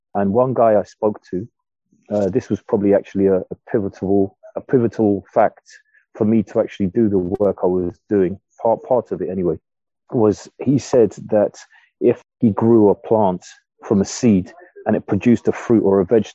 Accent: Streatham Hill, London, United Kingdom; also born or lived in Camberwell / Brixton; in Streatham Hill in Lambeth, Streatham Hill, and brought up in different parts, but born in Camberwell and raised in Streatham Hill and Brixton from very, very young. And so South London born and raised.

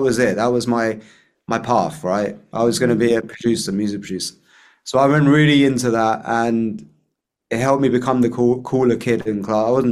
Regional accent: Flitwick, East of England, United Kingdom; So also I was born in, I grew up mostly in Bedfordshire, so near Luton, in a small kind of town called Flitwick, until I was about like 6 years old.

